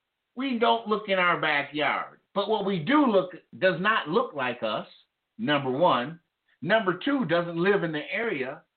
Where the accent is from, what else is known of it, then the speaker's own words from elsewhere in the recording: St. Paul, Minnesota, United States; As someone that was born and raised in St. Paul and then moved back to live in the city he was born in with his family, you know, I'm seeing a lot of potholes.